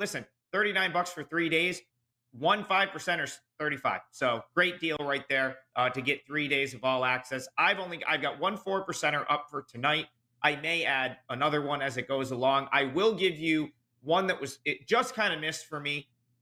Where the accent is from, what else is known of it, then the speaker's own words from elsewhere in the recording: Albany, New York, United States; I grew up outside of Albany, went to Siena College.